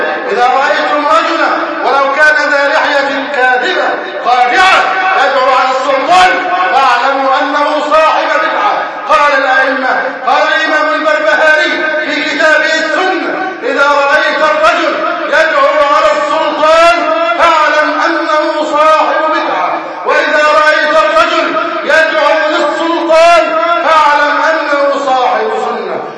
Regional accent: Egypt

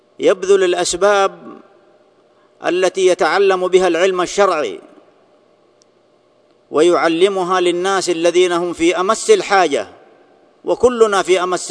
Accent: Saudi Arabia; في بلادنا المملكة العربية السعودية، بلاد العلم والمعرفة، بلاد تكريم العلماء وحقول العلم المنتشرة في كل مكان

